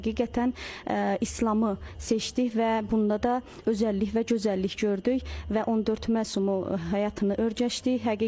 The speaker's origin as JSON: {"language": "Azerbaijani", "country": "Georgia", "moved": "yes", "lives_now": "Iran", "said": "və Gürcüstandan gəlmişəm sizin ölkənizə"}